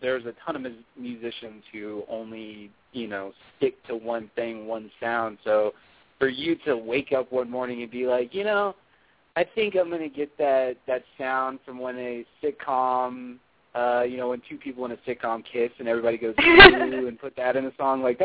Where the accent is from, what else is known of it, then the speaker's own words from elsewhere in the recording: Texas, United States; Well, being that I am from Texas, I understand the football mentality.